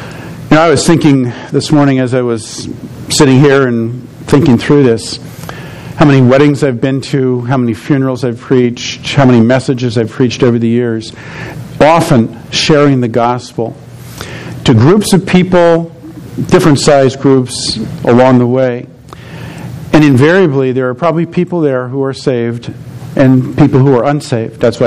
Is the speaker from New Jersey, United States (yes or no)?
yes; New Jersey, United States; I grew up in New Jersey